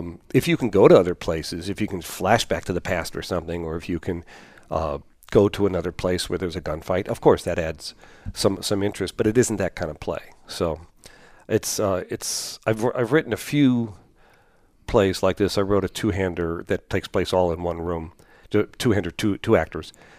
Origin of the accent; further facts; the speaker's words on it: Chicago, Illinois, United States; now in New York, United States; And I'm from Chicago originally. I live in New York now.